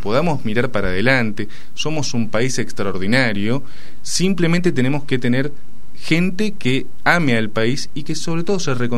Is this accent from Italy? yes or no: no; Argentina; lo que sí soy esencialmente un argentino orgulloso